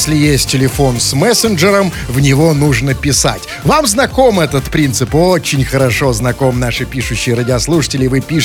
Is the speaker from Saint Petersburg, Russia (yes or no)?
yes; Saint Petersburg, Russia; Я ленинградец, коренной.